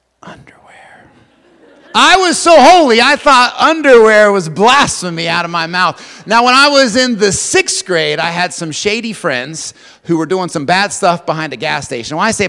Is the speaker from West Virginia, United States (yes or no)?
yes; Lubeck, West Virginia, United States; Now, I grew up in Lubeck, West Virginia.